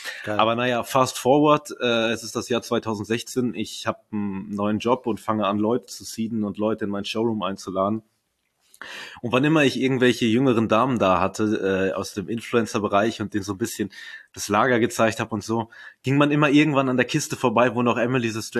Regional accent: Berlin, Germany; inzwischen bin ich ja sehr, sehr glücklich, mich selber fast schon als Berliner zu bezeichnen, wobei ich bin Berliner durch und durch, Erbrecht durch die Eltern.

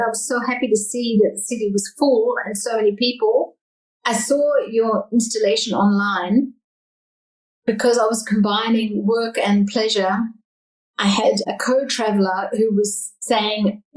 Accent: Melbourne, Victoria, Australia; now in Germany; I find when I'm home in Australia, I come from Melbourne

